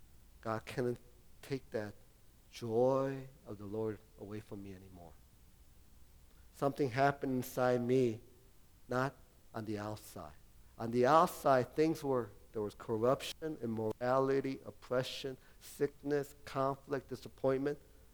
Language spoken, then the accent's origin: English; Chicago, Illinois, United States; I grew up in Chicago, and I had a lot of issue. You know, if growing up in Chicago … you know, in the 70s.